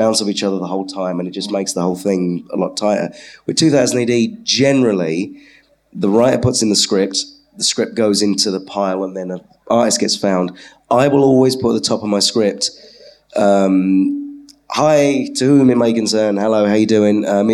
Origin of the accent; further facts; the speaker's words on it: North West England, United Kingdom; accent: Scouse; That's my Scouse accent. It's terrible.